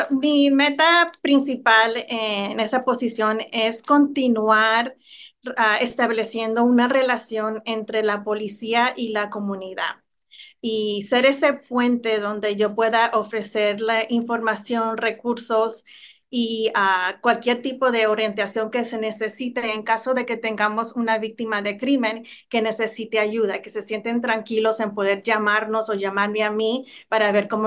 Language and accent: Spanish; Los Angeles, California, United States; born there; yo nací en Los Ángeles, California. Yo digo que soy 100% americana, 100% hispana. Mis padres son inmigrantes de Centroamérica